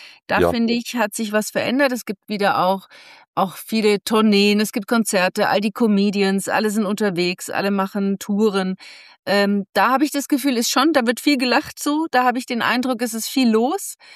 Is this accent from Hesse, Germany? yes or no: no; Mainz, Rhineland-Palatinate, Germany; born there; In Mainz geboren, da ist man ein Kind der Fasenacht.